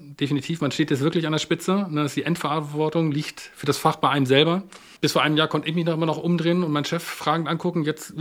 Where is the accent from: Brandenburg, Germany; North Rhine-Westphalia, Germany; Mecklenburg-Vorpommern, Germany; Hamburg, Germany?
Hamburg, Germany; born there; Ja, ich bin gebürtiger Hamburger.